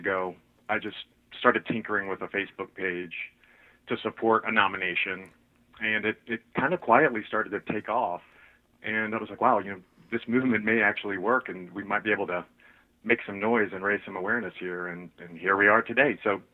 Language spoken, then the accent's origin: English; Ohio, United States; I'm also from Ohio, so, you know, the hall's in Cleveland, and I've visited it several times.